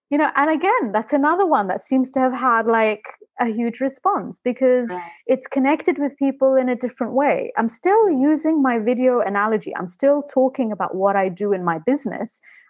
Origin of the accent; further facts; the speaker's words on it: Libya; because a lot of people don't know I'm from Libya.